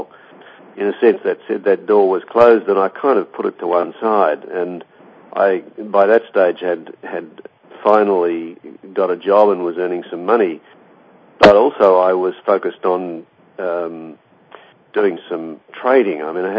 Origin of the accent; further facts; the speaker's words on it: Melbourne, Victoria, Australia; the people who made The Secret actually come from my hometown of Melbourne